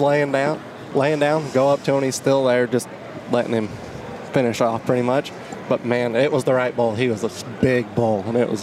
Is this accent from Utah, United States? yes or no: yes; Utah, United States; I'm from Utah, so I would have shot. I would have shot that one on the first day.